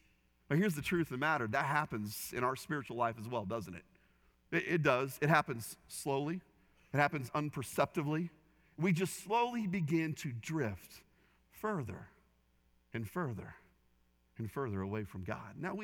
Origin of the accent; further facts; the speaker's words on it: Indiana, United States; Now, I grew up in Indiana, southern Indiana.